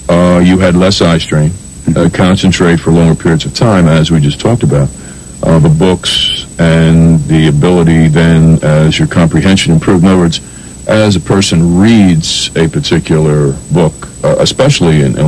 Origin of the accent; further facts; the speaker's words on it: New Jersey, United States; in my home state of NJ